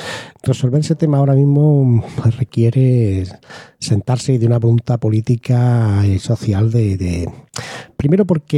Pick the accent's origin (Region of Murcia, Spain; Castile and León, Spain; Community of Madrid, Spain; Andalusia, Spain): Andalusia, Spain; Huétor Vega; con una buena conexión de autobuses que yo tenía en mi pueblo, concretamente Huétor Vega